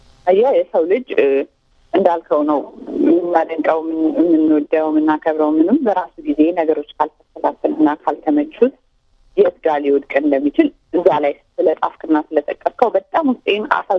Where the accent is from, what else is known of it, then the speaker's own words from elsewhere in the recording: Addis Ababa, Ethiopia; እኔ እንዳልኩ የተወለድኩት 5 ኪሎ ነው። ያደግኩትም የኖርኩትም አብዛኛውን ጊዜ እዛው 5 ኪሎ ውስጥ ነው።